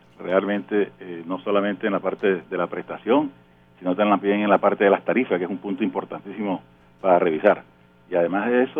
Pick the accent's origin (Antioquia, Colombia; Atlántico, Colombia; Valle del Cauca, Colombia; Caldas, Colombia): Atlántico, Colombia; Barranquilla; como ciudadano, como barranquillero, como ingeniero, he trabajado muchísimos años en el sector de agua potable y saneamiento básico.